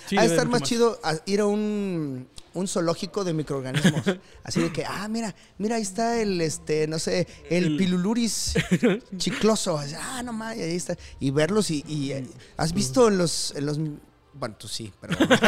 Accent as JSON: {"language": "Spanish", "town": "Chimalhuacán", "region": "State of Mexico", "country": "Mexico", "tie": "born or raised there", "said": "Mira, yo crecí en Chimalhuacán"}